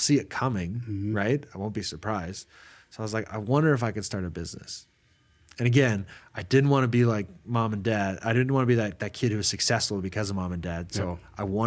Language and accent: English; Calgary, Alberta, Canada; now in Sweden; I'm from Calgary and I'm here living in Sweden. Yeah, I'm very proud of Calgary.